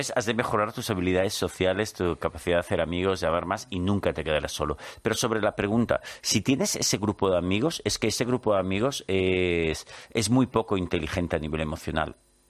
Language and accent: Spanish; Barcelona, Catalonia, Spain; ya sabes que yo soy de Barcelona, sí.